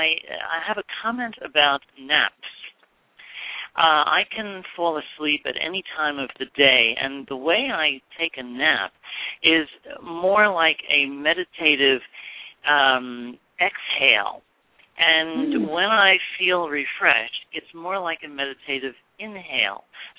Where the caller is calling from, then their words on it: Manhattan, New York, United States; I'm calling from Manhattan, New York.